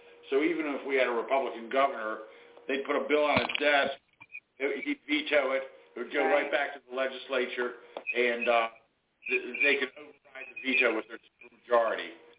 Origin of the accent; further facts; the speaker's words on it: East Coast, United States; now in Western New York, United States; These are definitely not East Coast people here in Western New York.